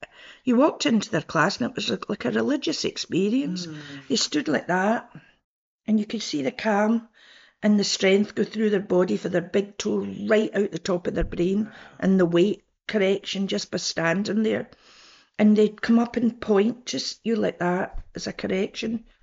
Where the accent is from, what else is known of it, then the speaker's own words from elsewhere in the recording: Glasgow, Scotland, United Kingdom; And he went, where are you from? And I went, I'm from Glasgow.